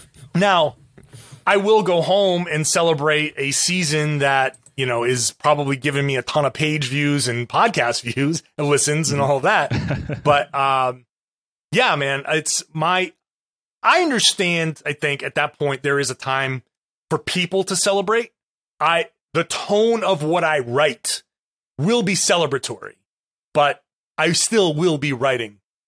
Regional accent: Rhode Island, United States; I grew up in Rhode Island. I grew up a Celtics fan.

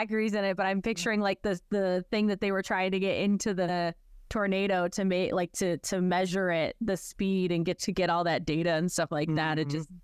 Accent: Springfield, United States; I'm from Springfield. Been there, done that.

